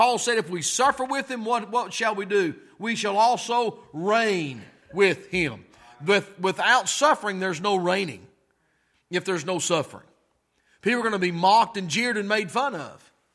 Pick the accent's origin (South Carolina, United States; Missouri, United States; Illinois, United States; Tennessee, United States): Tennessee, United States; And I'm from Tennessee and I knew that.